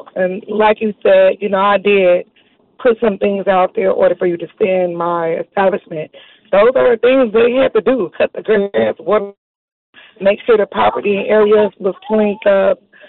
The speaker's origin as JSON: {"language": "English", "town": "Chicago", "region": "Illinois", "country": "United States", "said": "I'm from Chicago."}